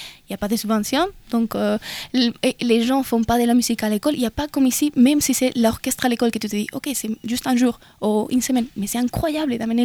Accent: Salamanca, Castile and León, Spain; Et je viens de Salamanca.

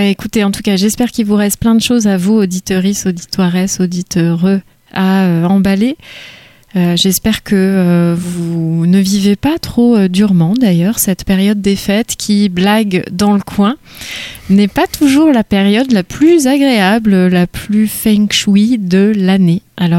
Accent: Île-de-France, France; c'est mes origines de Seine-et-Marne. Je suis meulnaise, moi. Qu'est-ce que vous voulez? Je suis de la Brie

